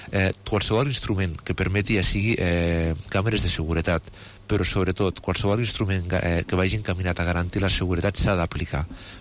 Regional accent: Catalonia, Spain; Jo que soc fill de l'Horta

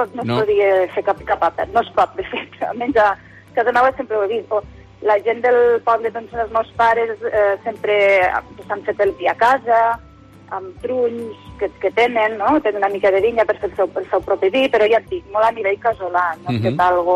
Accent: Lleida, Catalonia, Spain; also born or lived in Tarragona; jo de fet soc de Lleida, vale? M'he nascut a Tarragona, però als 5 anys vam venir a viure aquí a Lleida i sempre he estat molt en contacte amb el món de la pagesia.

